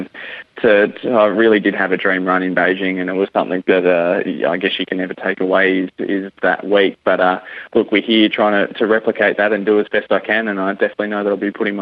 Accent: Adelaide, South Australia, Australia; growing up in Adelaide.

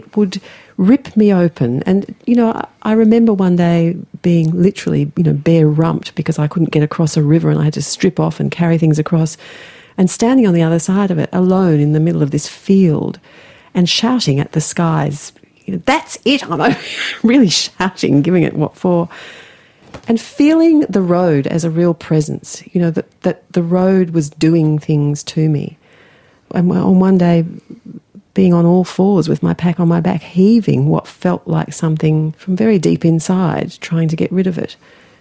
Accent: Australia; And I piped up and said, I'm from Australia.

